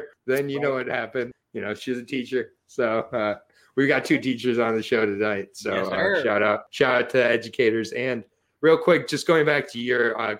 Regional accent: Okemos, Michigan, United States; I'm from Okemos

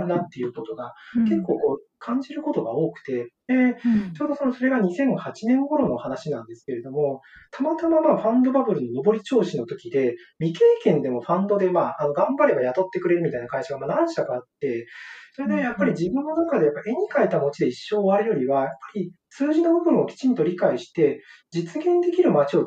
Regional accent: Kanagawa, Japan; まあ、そこで生まれ育ったので、原風景が僕、高段の団地なんですね。

